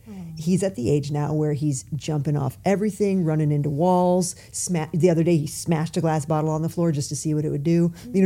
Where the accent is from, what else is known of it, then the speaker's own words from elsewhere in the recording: United States; because I'm American. I grew up in a traditional American home